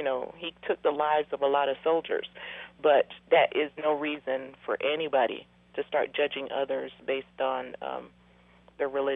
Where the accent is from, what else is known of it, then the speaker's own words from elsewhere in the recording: United States; I'm an American. There's so much I can do.